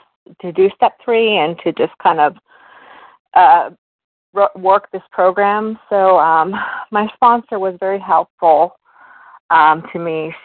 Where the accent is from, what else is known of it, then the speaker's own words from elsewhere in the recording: Virginia, United States; I'm from Virginia.